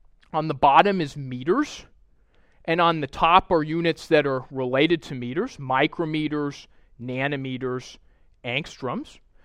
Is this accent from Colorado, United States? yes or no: no; Minnesota, United States; now in Santa Barbara, United States; I'm from Minnesota, and the temperature swings a lot more than it does here